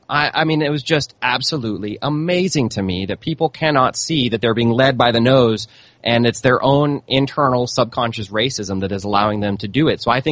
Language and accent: English; St. Louis, Missouri, United States; I'm from St. Louis, Richard, so I've got lots of friends who live there now